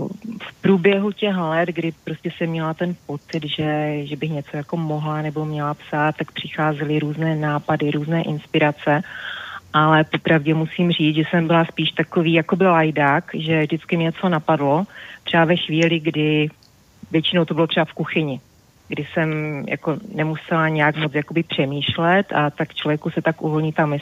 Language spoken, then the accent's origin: Czech; Ostrava, Moravian-Silesian Region, Czechia; žiju vlastně celý život v Ostravě